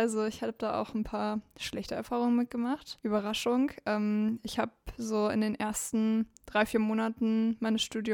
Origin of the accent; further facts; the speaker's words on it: Norden, Lower Saxony, Germany; now in Bonn, Germany; Ich komme ursprünglich aus Norden, aus dem schönen Ostfriesland, von der Nordseeküste. Und ich habe mich entschieden, hier nach Bonn zu kommen